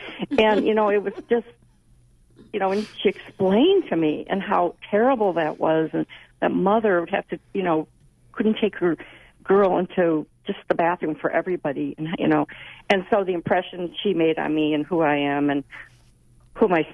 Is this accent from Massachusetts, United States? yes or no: no; Milwaukee, Wisconsin, United States; And I'm from Milwaukee, and I was raised here. And during the 60s, I was a teenager.